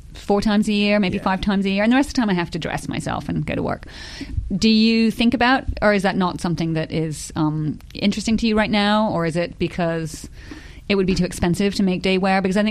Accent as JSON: {"language": "English", "country": "Bahamas", "said": "when I say I'm from the Bahamas, I want to show people what we do, right?"}